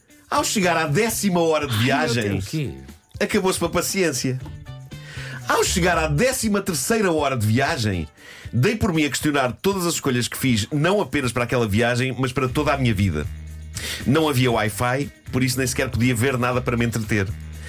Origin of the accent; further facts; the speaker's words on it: Benfica, Lisbon, Portugal; a sede é na zona onde eu cresci, em Benfica.